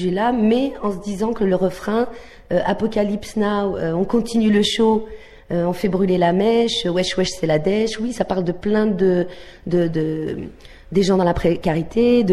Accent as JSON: {"language": "French", "region": "Nouvelle-Aquitaine", "country": "France", "tie": "born there", "said": "Je suis née en Charente."}